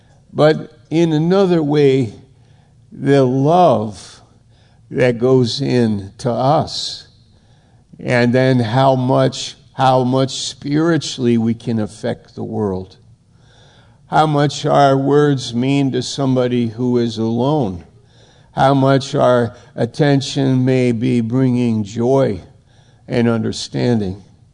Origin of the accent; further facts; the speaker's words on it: New York, United States; And I'm from New York. And for some strange set of circumstances, I end up in Maine.